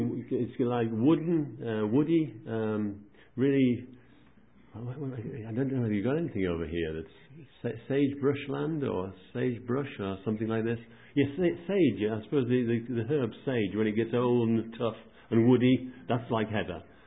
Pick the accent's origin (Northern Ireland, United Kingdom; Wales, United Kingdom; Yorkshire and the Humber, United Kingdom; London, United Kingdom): Wales, United Kingdom; I mean, we're from South Wales